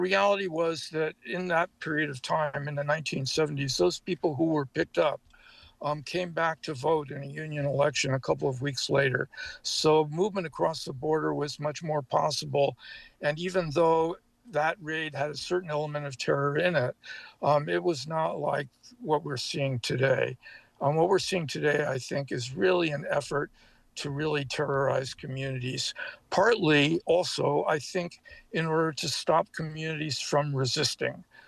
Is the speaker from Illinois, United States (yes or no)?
no; Oakland, California, United States; I grew up in Oakland, so I was pretty ignorant.